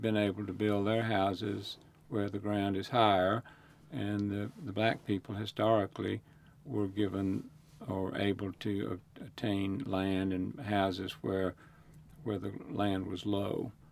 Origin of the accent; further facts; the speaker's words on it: the South, United States; I grew up in the Jim Crow South. It was hard to understand some things.